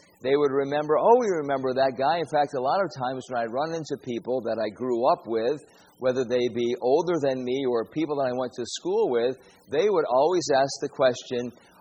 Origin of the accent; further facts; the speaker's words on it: Mechanicville, New York, United States; if I were to go back to my hometown, the city of Mechanicville